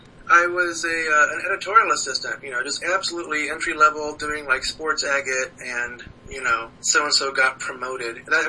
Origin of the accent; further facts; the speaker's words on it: Crawfordsville, Indiana, United States; I'm in rural Crawfordsville, Indiana. If you want to come by and say howdy.